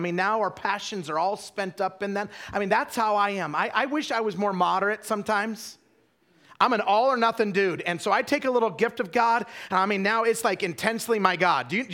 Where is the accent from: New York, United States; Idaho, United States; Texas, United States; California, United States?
Idaho, United States; I grew up in Idaho. I knew a lot of Bible facts.